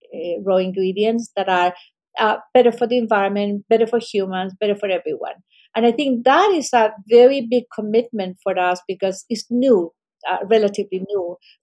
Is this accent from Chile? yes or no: yes; Chile; And personally, I come from Chile.